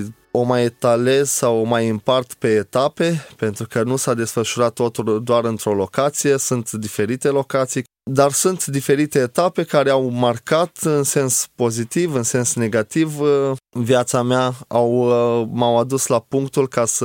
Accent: Romania; born there; M-am născut în nord-estul României în anul 1986, în luna mai, într-o lună frumoasă, însorită.

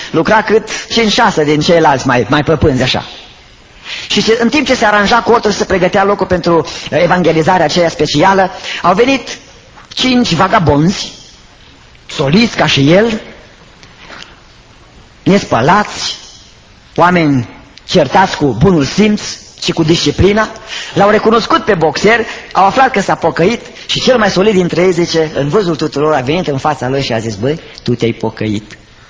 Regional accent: Romania; Și când spun români, spunem noi toți, că toți suntem români.

